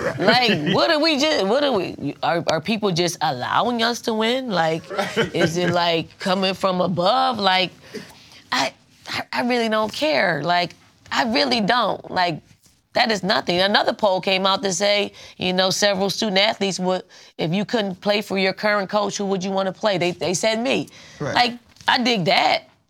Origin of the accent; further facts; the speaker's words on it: Philadelphia, Pennsylvania, United States; I'm from Philly. I'm from North Philly, so that's right.